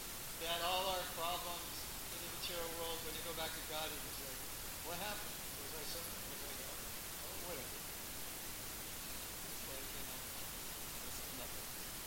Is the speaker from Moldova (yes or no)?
no; California, United States; So, and I'm from Southern California. That was the first time in my life I saw snow.